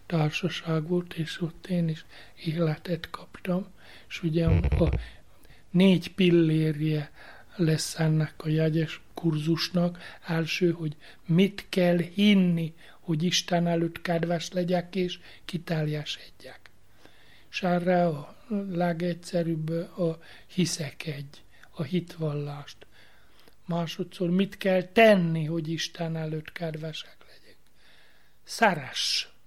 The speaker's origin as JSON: {"language": "Hungarian", "town": "Szombathely", "region": "Vas", "country": "Hungary", "tie": "born or raised there", "said": "én, aki Szombathely Herényi vagyok, a szülőházam és a Gáncsi plébániám között 3 kilométer volt."}